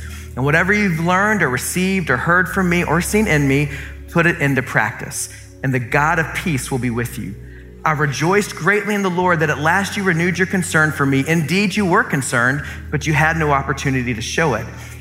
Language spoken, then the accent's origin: English; Columbia, South Carolina, United States; I grew up in Columbia, South Carolina. Go Gamecocks.